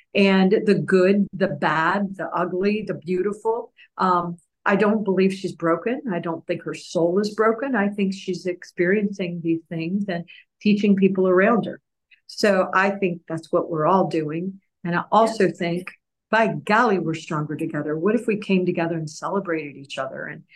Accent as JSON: {"language": "English", "country": "United States", "said": "Now, I'm an American."}